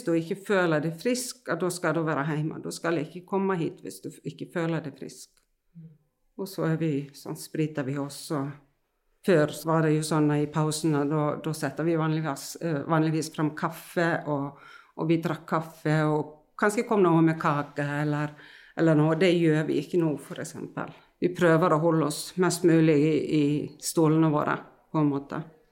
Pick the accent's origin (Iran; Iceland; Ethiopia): Iceland; Norwegian is a second language; now in Algerøy, Norway; Jeg kommer fra Island, har bodd her på Algerøy i 8 år.